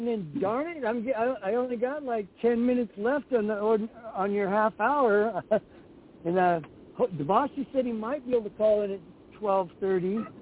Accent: Tacoma, Washington, United States; also born or lived in Orange County; I only got to live there for 2 years, and then we moved back to Tacoma, grew up in Tacoma

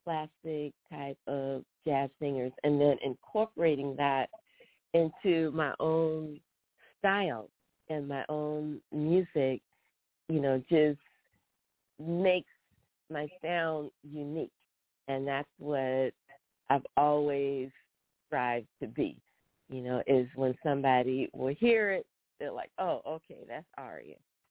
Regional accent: Charleston, South Carolina, United States; because we have a saying in Charleston, you know, I'm from the Gullah Geechee culture, and that's us who grew up in the Sea Islands.

